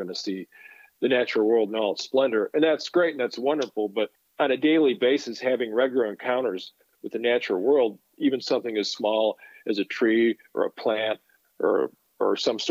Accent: Three Rivers, Michigan, United States; Even though I grew up in Three Rivers, 5 miles away, the rural setting, the quietude, the darkness, the sky, it was all something I hadn't really experienced before.

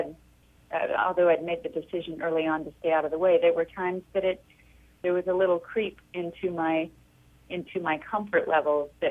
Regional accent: Kansas, United States; they went back to Kansas and my Aunt Char, who was in the film, was taking them around and showing them my hometown.

